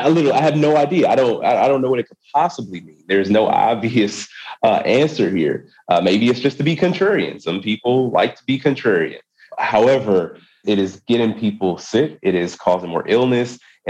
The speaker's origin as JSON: {"language": "English", "region": "Wisconsin", "country": "United States", "tie": "born or raised there", "said": "The Senate does not deliver for the average working person in my home state of Wisconsin"}